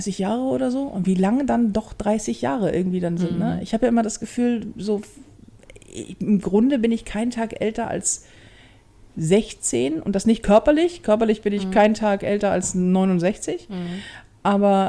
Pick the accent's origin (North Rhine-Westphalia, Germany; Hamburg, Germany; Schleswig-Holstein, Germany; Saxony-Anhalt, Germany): Hamburg, Germany; ich bin ja in Hamburg groß geworden, so. Und ja, durch und durch Hamburgerin.